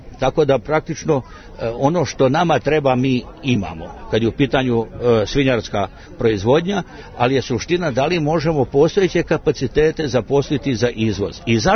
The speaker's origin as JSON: {"language": "Serbian", "country": "Serbia"}